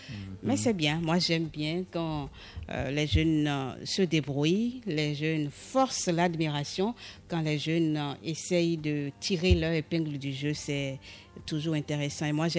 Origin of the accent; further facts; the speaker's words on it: Benin; On va revenir chez nous au Bénin